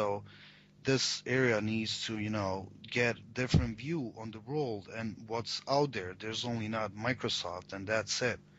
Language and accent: English; Tuzla, Tuzla Canton, Bosnia & Herzegovina; But Sarajevo didn't go well, and my hometown Tuzla was just, not appropriate.